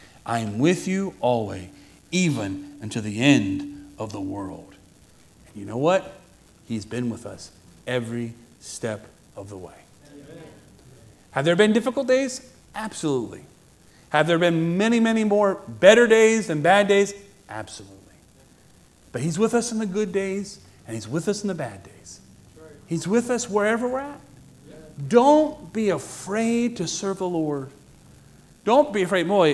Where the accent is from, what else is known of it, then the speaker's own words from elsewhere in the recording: West Virginia, United States; I'd never been out of the country. I grew up in West Virginia.